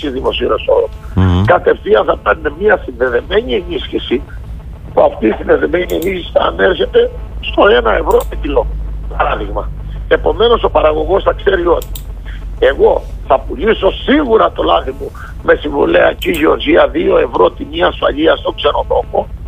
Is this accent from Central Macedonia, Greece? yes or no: no; Crete, Greece; Πάμε τώρα στο κομμάτι Κρήτη, το νησί μου.